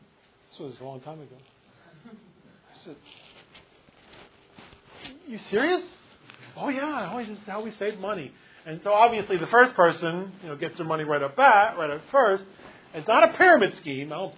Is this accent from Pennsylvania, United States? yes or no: yes; Philadelphia, Pennsylvania, United States; I grew up in Philadelphia, okay?